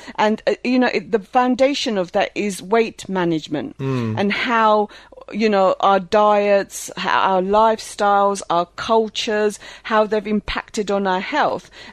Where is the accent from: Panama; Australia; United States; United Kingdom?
United Kingdom; London; But when I was growing up in London, I was from London